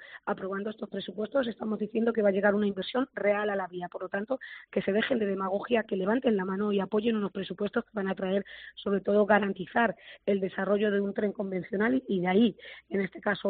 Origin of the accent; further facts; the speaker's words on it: Talavera de la Reina, Castilla-La Mancha, Spain; por supuesto que soy de Talavera